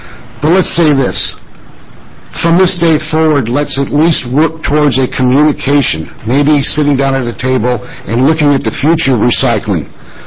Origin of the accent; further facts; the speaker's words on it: Cottage Grove, United States; Now, I come from Cottage Grove. We're kind of a can-do city.